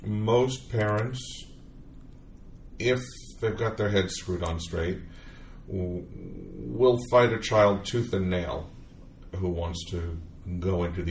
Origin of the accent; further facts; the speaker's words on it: East Coast, United States; In New York. I'm from the East Coast.